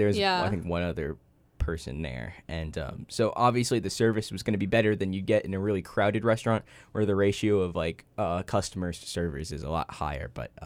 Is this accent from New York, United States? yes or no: yes; New York, United States; Well, as you know, I'm from New York